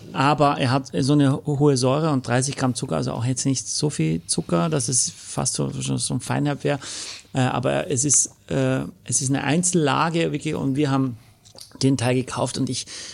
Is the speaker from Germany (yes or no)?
no; Austria; auch als Österreicher finde ich, wächst eigentlich nirgends so guter Riesling wie in Deutschland.